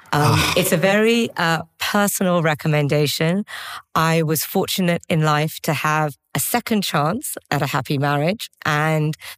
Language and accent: English; London, United Kingdom; moved away; I mean, I'm a Londoner through and through. I love London. I think it's the greatest city in the world. And yet I've spent the last 24 years not living in London